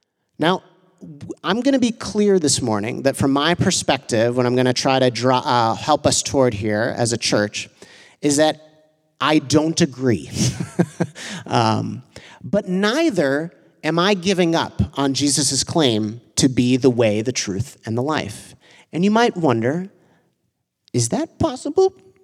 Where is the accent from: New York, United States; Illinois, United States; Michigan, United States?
Illinois, United States; Chicago; also born or lived in Evanston; I think of coexist bumper stickers that I saw everywhere growing up in Chicago and Evanston.